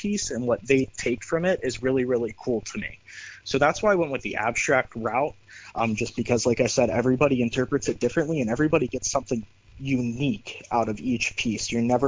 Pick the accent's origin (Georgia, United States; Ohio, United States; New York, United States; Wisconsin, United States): Ohio, United States; Boardman; So I'm actually from Boardman, Ohio, so about an hour or so away.